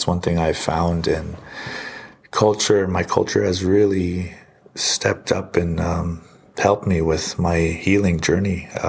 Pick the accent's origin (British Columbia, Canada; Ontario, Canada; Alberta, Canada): Alberta, Canada; Saddle Lake; now in Edmonton, Canada; I just introduced myself in my Cree language. … I come from Saddle Lake, Alberta. I currently live in Edmonton, Alberta.